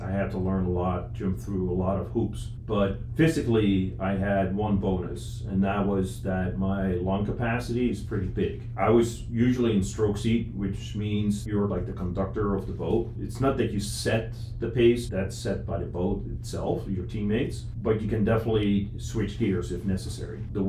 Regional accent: Netherlands; moved away as an adult; now in United States; I'm from the Netherlands. Came to the United States in 2005

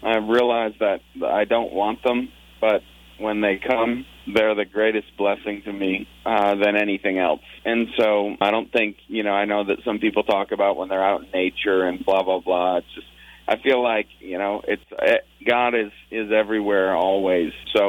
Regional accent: Clifton Park, New York, United States; born there; Obviously, we're from the Northeast. I was born in Albany, actually in Clifton Park.

